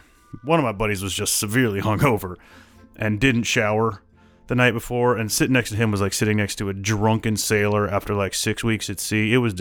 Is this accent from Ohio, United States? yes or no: no; Iowa, United States; I'm from Iowa. Not a lot going on there, but cornfields and college football.